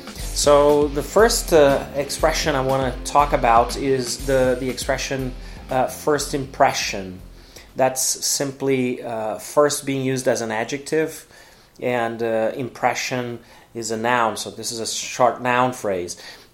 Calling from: Porto Alegre, Rio Grande do Sul, Brazil; English is a second language

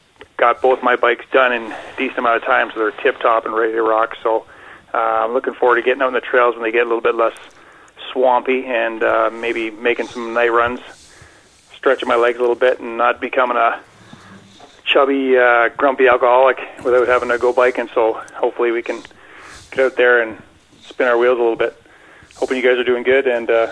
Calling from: Ontario, Canada; I'm from Ontario, Canada.

